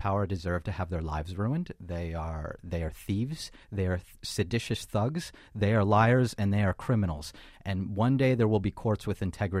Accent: United States; I'm out to criticize powerful people and express my First Amendment rights as an American.

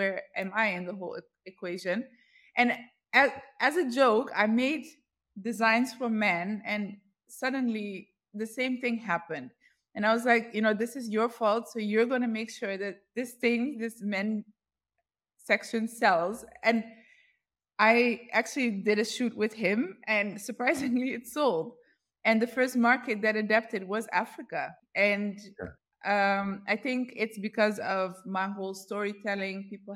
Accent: Netherlands; And for a long time, I grew up in the West. I grew up in Netherlands.

